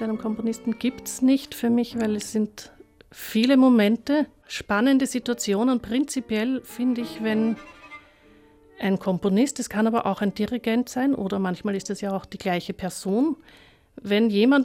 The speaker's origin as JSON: {"language": "German", "region": "Vienna", "country": "Austria", "said": "Ich spiele Geige. Ich komme aus Wien"}